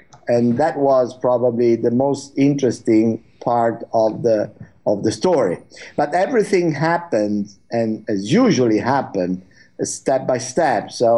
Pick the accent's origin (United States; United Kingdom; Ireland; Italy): Italy; Turin, Piedmont; Actually, I'm from Turin, which is north west of Italy